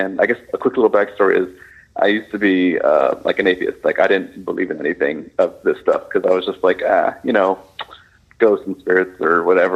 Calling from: Texas, United States

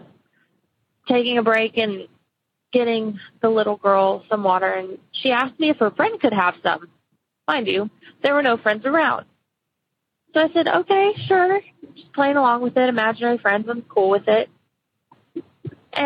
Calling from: Texas, United States; also born or lived in Lafayette, Louisiana

